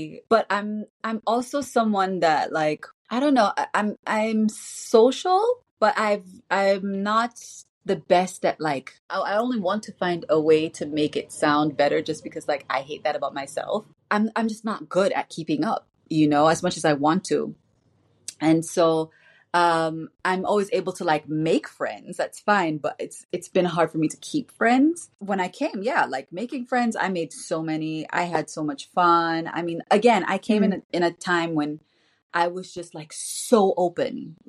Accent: Jamaica; I grew up in Jamaica, musical country, as everybody knows.

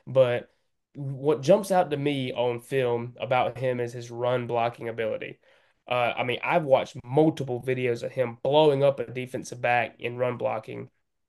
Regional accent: Michigan, United States; And I just told them I was … from Michigan. That's who I was.

